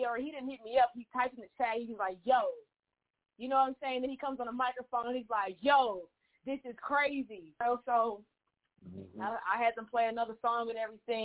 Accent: Dallas, Texas, United States; I'm from Dallas, Texas. I'm an engineer, artist, performer, writer, all of the above.

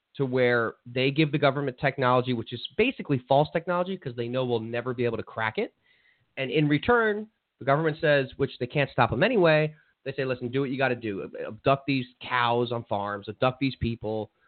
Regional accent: New Jersey, United States; now in South Florida, United States; That's my home state, and I don't think the fishing gets enough credit there, especially from people here in South Florida

